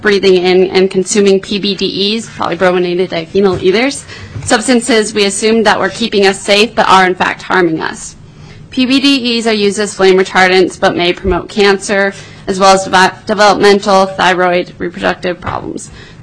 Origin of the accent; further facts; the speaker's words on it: Healy, Alaska, United States; I'm from Healy, and I attend high school at Tri-Valley School.